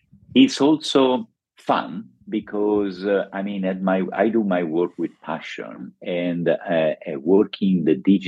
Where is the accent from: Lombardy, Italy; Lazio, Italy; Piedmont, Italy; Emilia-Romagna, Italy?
Lazio, Italy; Rome; English is a second language; from my accent, I'm not from Oxford or Cambridge. I'm from Rome, that once was the capital of the Roman Empire.